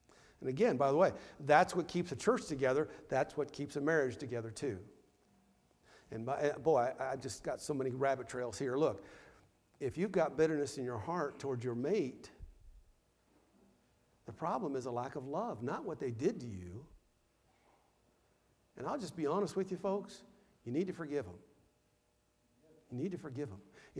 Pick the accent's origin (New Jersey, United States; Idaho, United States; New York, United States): Idaho, United States; I was not raised in the South. I just realized the other day, I was raised in Southern Idaho.